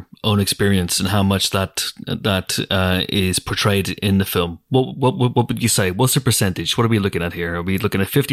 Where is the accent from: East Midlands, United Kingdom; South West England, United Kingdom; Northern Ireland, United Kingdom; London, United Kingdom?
Northern Ireland, United Kingdom; speaking as someone who also was born and raised in Northern Ireland, albeit a very different part of the country at a very different time